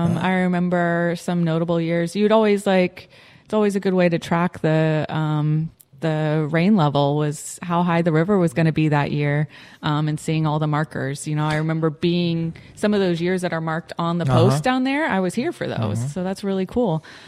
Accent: St. Augustine, Florida, United States; And I grew up in St. Augustine.

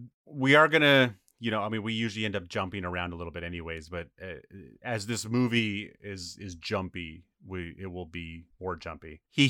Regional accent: Montana, United States; Well, I'm from Montana, so we know how cold witches' tits are.

